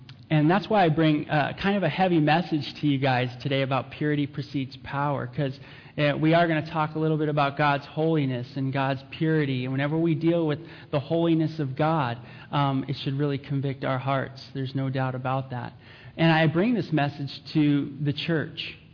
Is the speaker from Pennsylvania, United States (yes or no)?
no; San Fernando Valley, California, United States; But I am from San Fernando Valley in California, and I am from a non-Christian background.